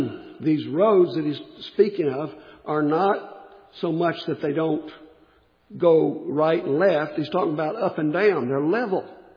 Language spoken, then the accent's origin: English; West Virginia, United States; And I come from West Virginia, so I've seen this done.